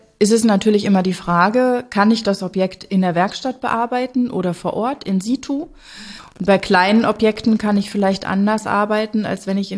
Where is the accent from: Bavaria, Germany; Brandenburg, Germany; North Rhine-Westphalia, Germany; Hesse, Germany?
North Rhine-Westphalia, Germany; ich komme ja hier aus der Gegend